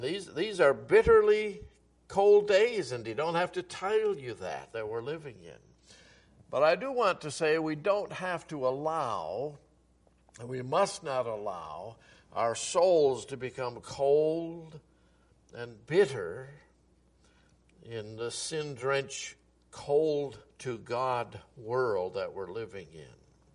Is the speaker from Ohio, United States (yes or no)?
no; New York, United States; Where I was brought up in Western New York, I noted, I have on my phone the weather